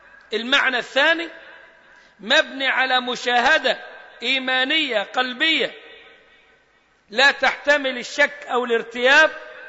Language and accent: Arabic; Egypt; ما تخرش المية زي ما بنقول احنا كده كمصريين